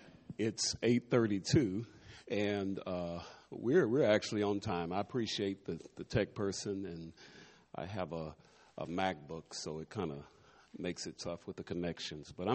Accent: Los Angeles, California, United States; But I grew up here in Los Angeles at a great church, at the Figueroa Church of Christ, a great minister, Dr. R.N. Hogan.

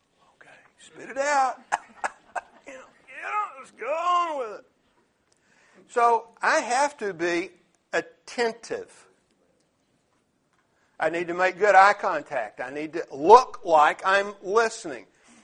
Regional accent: Dallas, Texas, United States; I was raised over in Lake Highlands, just off White Rock Lake, and got off early from Gaston High Junior High one day

